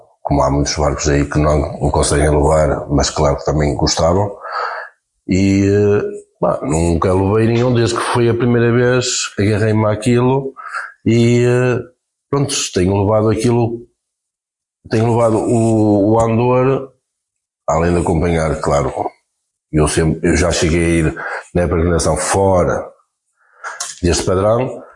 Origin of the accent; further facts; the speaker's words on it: Póvoa de Varzim, Porto, Portugal; porque eu não faço diferença, sou poveiro, mas a nossa classe pescatória é Brais, Póvoa e Vila do Conde.